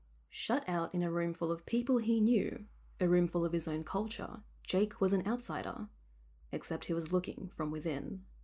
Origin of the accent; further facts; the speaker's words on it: Australia; But we're Australian, and it's also normal, or it should be normal, to assume that we've never been anywhere else but here.